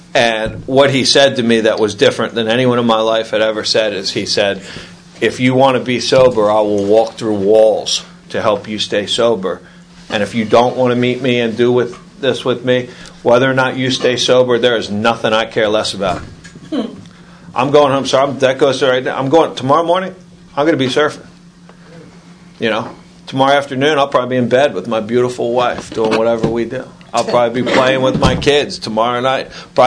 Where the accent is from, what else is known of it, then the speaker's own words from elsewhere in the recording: Ocean City, Maryland, United States; I'm a surfer from Ocean City, Maryland, in my area. Everybody's seen me surf.